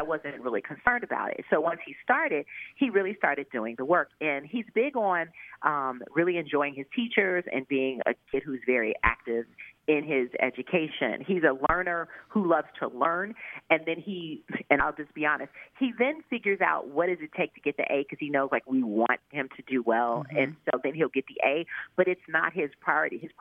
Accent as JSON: {"language": "English", "town": "Chicago", "region": "Illinois", "country": "United States", "moved": "as an adult", "lives_now": "Los Angeles, United States", "said": "We are not from Los Angeles originally. We're from Chicago, but we moved there in 2010."}